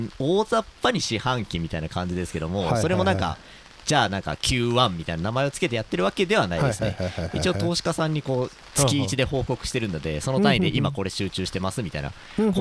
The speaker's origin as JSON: {"language": "Japanese", "region": "Kansai", "country": "Japan", "said": "関西出身なんで言っといた方がいいかもしれないですね"}